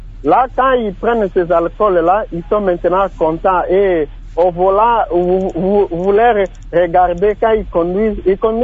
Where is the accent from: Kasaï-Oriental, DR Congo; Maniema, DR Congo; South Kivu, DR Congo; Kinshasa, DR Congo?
Maniema, DR Congo; Kalima; de formation des motards ici chez nous à Kalima.